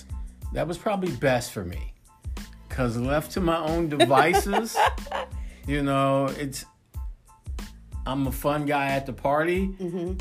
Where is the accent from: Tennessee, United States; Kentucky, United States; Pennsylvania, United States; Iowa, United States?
Pennsylvania, United States; Philadelphia; Philadelphia area. So we got that dynamic.